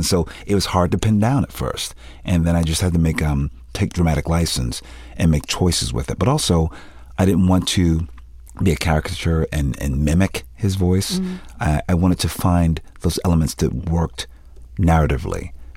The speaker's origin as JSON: {"language": "English", "town": "Philadelphia", "region": "Pennsylvania", "country": "United States", "said": "I'm from Philadelphia. We don't sound like that."}